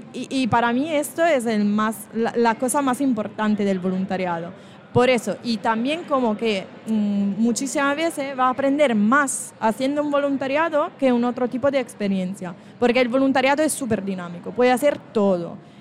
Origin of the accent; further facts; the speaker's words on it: Italy; Spanish is a second language; now in Spain; Esto también para mí, como yo soy italiana y estar en España, bueno, italiano y español es un poco parecido